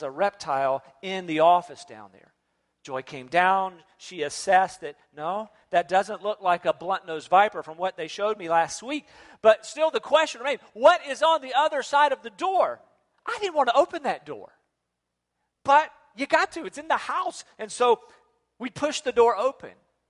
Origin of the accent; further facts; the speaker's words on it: North Carolina, United States; I'm from North Carolina, which is very similar to Virginia, and we don't have dragon-like iguana creatures of size